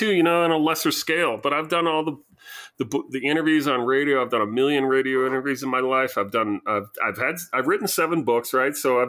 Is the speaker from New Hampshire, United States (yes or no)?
yes; New Hampshire, United States; You know, I'm from New Hampshire, but I grew up with relatives in New York and New Jersey and things like that.